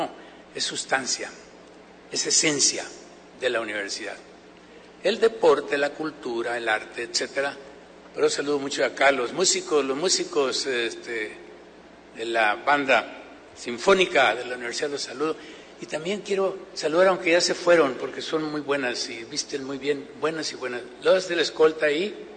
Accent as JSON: {"language": "Spanish", "town": "Badiraguato", "region": "Sinaloa", "country": "Mexico", "also_born_or_lived": "Mocorito / Guamúchil", "said": "Yo soy de Badiraguato, viví en Mocorito, también en Guamúchil. Ahí tengo sepultados a mis padres"}